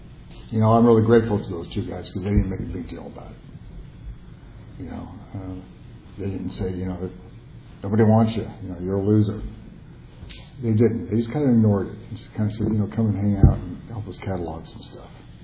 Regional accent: Compton, California, United States; I was born in Compton. I was raised in Compton.

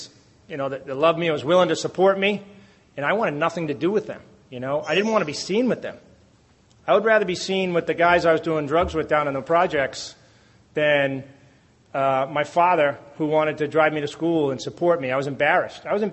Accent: Boston, Massachusetts, United States; I was living in Boston, you know, I was from Boston

